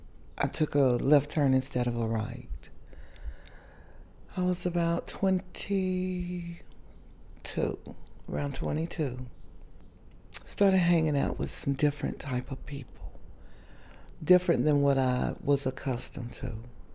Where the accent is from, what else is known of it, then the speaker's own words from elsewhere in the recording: Knoxville, Tennessee, United States; I grew up here in Knoxville, Tennessee.